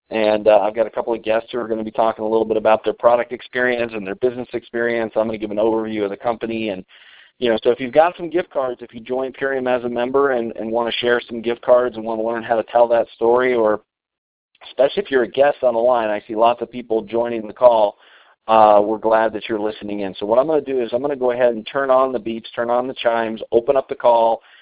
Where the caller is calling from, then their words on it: Colorado, United States; I'm calling in from Colorado tonight